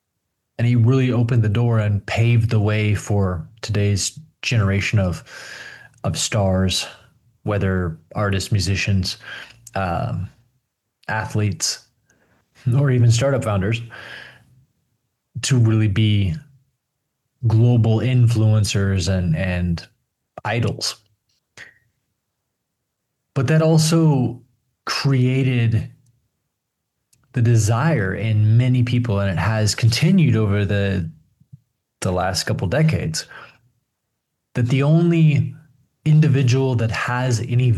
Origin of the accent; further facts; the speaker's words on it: United States; I grew up in America in the 90s, at the peak of the empire